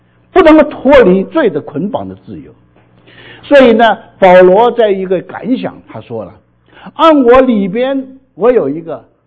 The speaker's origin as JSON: {"language": "Chinese", "country": "Hong Kong", "tie": "born or raised there", "said": "我小时候在香港长大的，我们这个家呢住在这个乡村里边"}